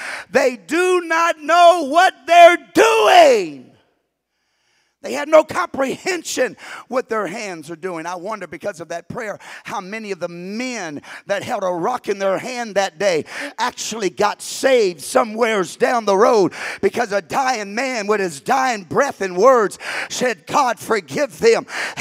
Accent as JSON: {"language": "English", "region": "Louisiana", "country": "United States", "said": "Now, I love shellfish. I'm Cajun. I love crawfish."}